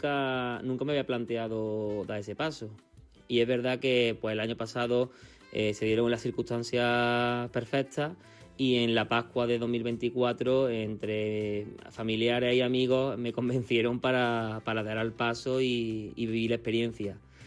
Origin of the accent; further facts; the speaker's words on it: Córdoba, Andalusia, Spain; soy un chico de Córdoba de 32 años